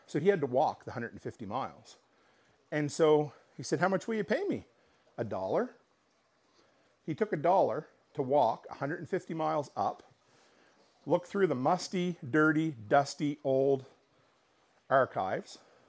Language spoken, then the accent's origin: English; Nova Scotia, Canada; from my hometown, a tiny little town in Nova Scotia that really most people wouldn't even know existed.